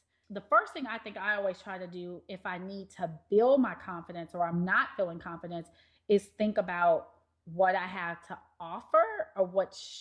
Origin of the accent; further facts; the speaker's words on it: Memphis, Tennessee, United States; Like, I'm from Memphis, T, and give me what I want up in here.